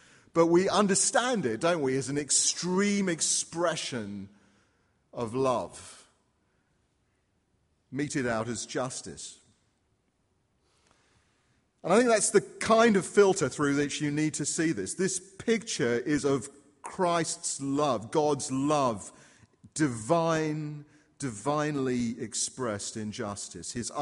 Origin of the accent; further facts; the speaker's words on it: England, United Kingdom; As an Englishman